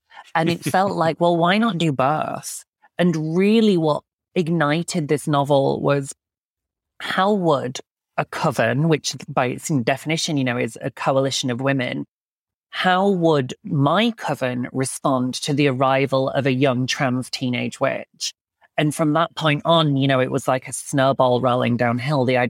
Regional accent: Yorkshire and the Humber, United Kingdom; Hebden Bridge, which is a real place not far from where I grew up in Yorkshire.

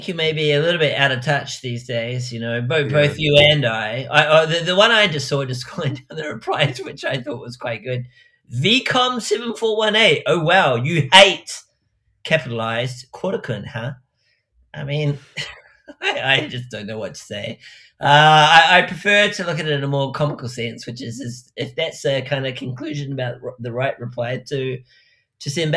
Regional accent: New Zealand; I'm sure listeners know that I come from New Zealand

